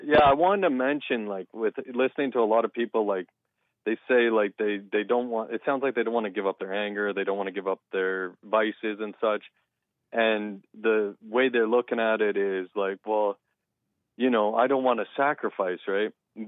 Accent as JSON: {"language": "English", "country": "Canada", "said": "from Canada."}